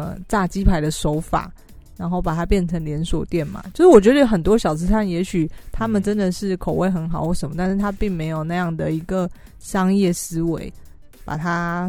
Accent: South Korea; 我也是韩国人，

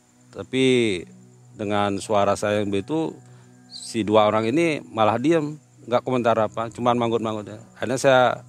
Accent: Bali, Indonesia; Di Bali. Saya lahir di Bali.

